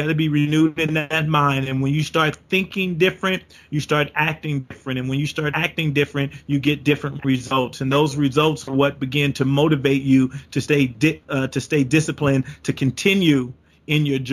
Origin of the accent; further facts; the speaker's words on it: Compton, California, United States; I can tell you, growing up in Compton, California, and now being able to live the lifestyle that I live today